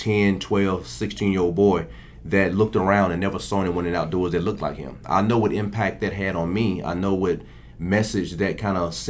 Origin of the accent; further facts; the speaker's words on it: Alabama, United States; I grew up in Alabama.